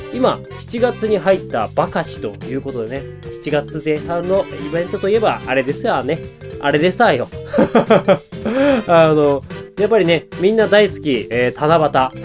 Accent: Hokkaido, Japan; 暑いのは苦手なのよ。北海道出身だしね。あまり暑いの慣れてないから、

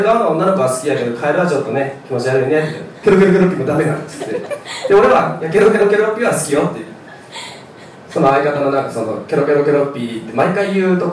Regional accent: Fukuoka, Japan; 福岡県福岡市から来ました

